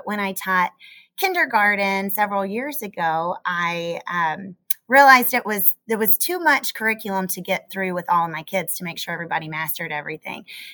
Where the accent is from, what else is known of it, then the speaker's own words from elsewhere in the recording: Kentucky, United States; from Kentucky. I'm in Louisville, and I'm actually in my classroom right now.